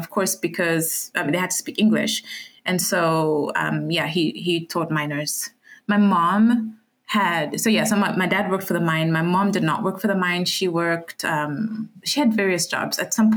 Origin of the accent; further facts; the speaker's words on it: south, Namibia; Well, I grew up in Namibia, in a tiny town in the south, like on the coast.